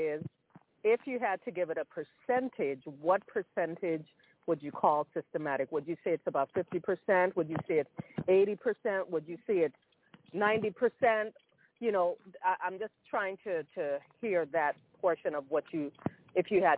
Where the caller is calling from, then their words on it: Florida, United States; in Florida.